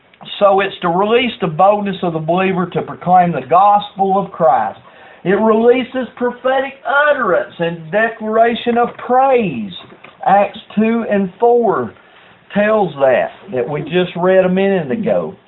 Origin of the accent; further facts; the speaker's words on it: Canton, Georgia, United States; all of a sudden I'm from Canton, Georgia, old country boy, and God gives me the power to speak in your language.